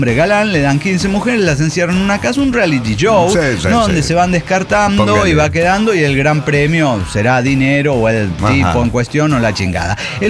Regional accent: Oaxaca, Mexico; de Oaxaca, México.

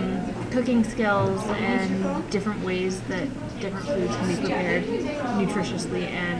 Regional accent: Calgary, Alberta, Canada; now in Edmonton, Canada; I grew up in Calgary for most of my life and came up here specifically for school.

